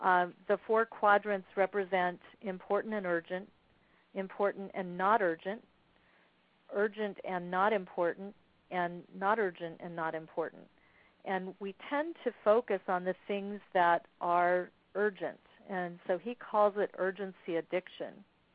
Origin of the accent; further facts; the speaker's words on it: Kansas City, United States; born there; I've never actually worked on a farm, but I was born in Kansas City